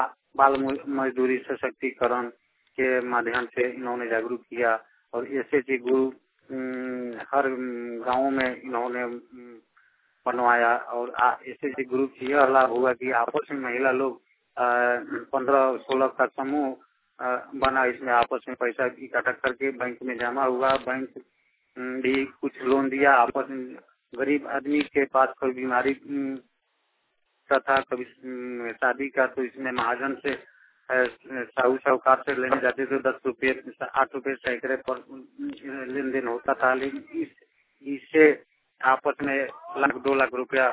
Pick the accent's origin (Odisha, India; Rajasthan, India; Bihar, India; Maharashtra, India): Bihar, India; घर परशुरामपुर थाना पुरगुलिया जिला पूर्वी चंपारण।